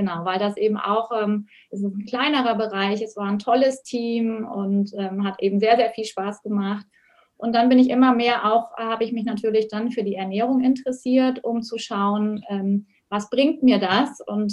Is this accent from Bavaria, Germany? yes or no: yes; Oberstdorf, Bavaria, Germany; Ja, also ich komme ja aus den Bergen, aus dem schönen Allgäu, aus Oberstdorf.